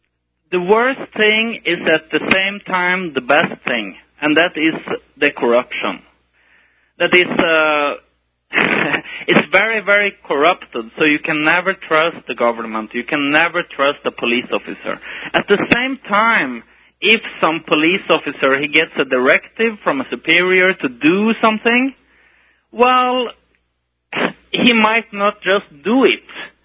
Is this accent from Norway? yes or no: yes; Norway; now in Ho Chi Minh City, Vietnam